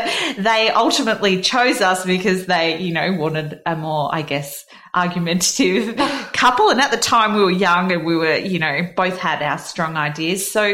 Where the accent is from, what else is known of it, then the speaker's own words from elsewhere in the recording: Albury-Wodonga, Australia; I grew up in Albury, Wodonga, so from the country, and that's where I met my husband, Josh.